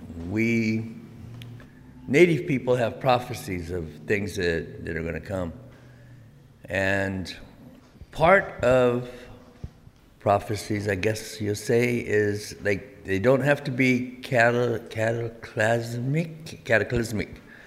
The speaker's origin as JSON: {"language": "English", "town": "Parlier", "region": "California", "country": "United States", "tie": "born or raised there", "said": "I grew up in Parlier, and a quick way to get in a fight is to talk about somebody's mama or talk about somebody's sister, you know"}